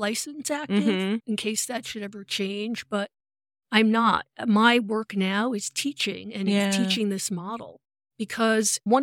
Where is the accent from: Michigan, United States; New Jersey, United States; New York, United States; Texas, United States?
New York, United States; now in Vashon Island, United States; And the idea was just to rent for a year because we're both from big cities. I'm from New York. She's from Detroit.